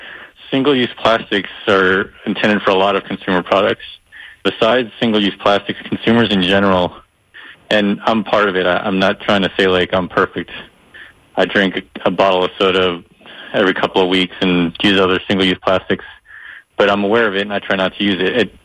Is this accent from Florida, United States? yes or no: yes; Florida, United States; now in Oregon, United States; I'm calling from Oregon. Grew up in Florida, though, so I still listen, catch the show every now and then.